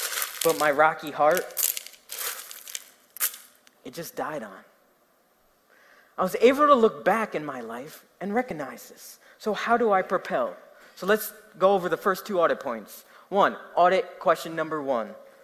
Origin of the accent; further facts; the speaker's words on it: New Jersey, United States; is English my second language? I'm from Jersey, what are you talking about?